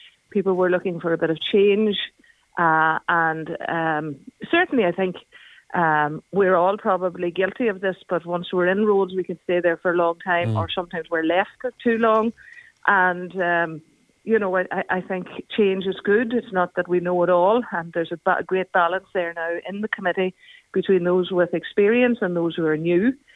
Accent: Ireland; it's embedded in who we are as Irish people, as well as our language and our tradition.

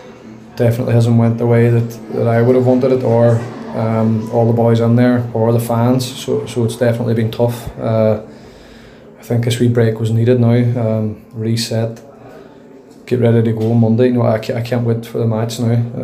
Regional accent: Derry, Northern Ireland, United Kingdom; Trust me, I'm from Derry. This hurts me probably more than anyone.

